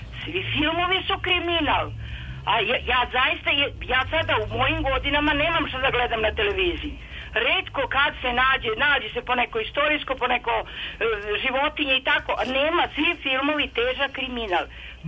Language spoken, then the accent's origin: Serbian; Bor, Southern and Eastern Serbia, Serbia; Ja sam jedna majka iz Bora, jako sam potrešena ovim.